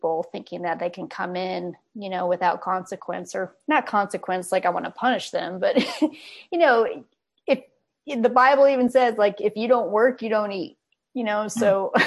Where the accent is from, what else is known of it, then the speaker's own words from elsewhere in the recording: California, United States; I grew up in California, basically from a young kid.